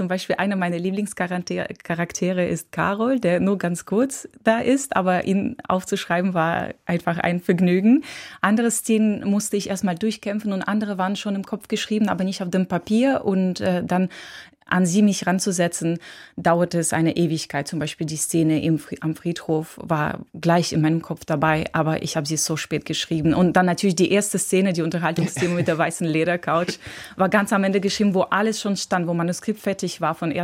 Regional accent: Moscow Oblast, Russia; German is a second language; now in Germany; In einem Vorort konnte man nicht gut verdienen. Das heißt, alle Mütter haben gependelt nach Moskau ins Zentrum

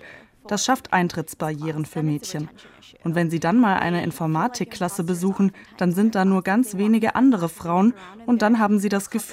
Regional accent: East Coast, United States; German is a second language; Ich bin an der Ostküste in den USA aufgewachsen und komme aus einer Familie von Doktoren.

